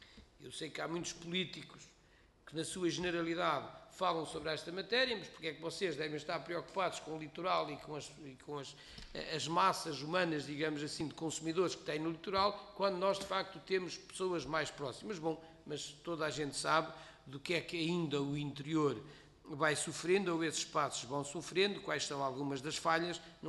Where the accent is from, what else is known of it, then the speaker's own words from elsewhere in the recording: Norte, Portugal; eu sou do distrito de Bragança, portanto sei do que falo